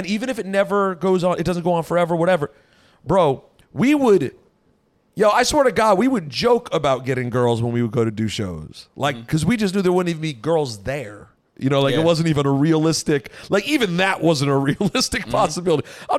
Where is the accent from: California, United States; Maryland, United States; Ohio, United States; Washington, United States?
Maryland, United States; So like all the people, you know, you're from VA, I'm from Maryland.